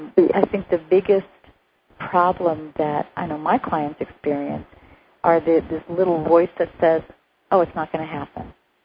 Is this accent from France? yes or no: yes; France; And I grew up in France, so I do speak French.